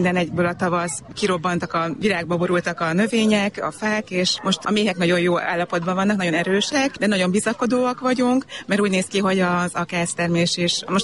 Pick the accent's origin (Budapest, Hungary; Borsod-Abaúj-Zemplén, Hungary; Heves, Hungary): Heves, Hungary; Gyöngyössolymos; Gyöngyös Solymosról vagyunk.